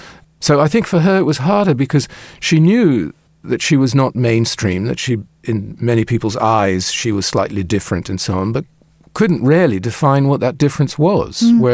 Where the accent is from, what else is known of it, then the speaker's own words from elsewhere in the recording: The Hague, South Holland, Netherlands; English is a second language; When I grew up in Holland, in The Hague, in the 50s and 60s, it was still relatively unusual to have parents from different cultures or different countries, as I did. My father was Dutch.